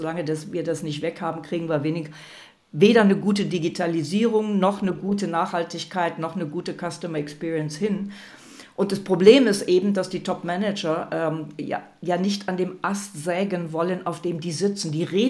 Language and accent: German; Rhineland, Germany; Ich komme aus dem Rheinland, so reden wir da.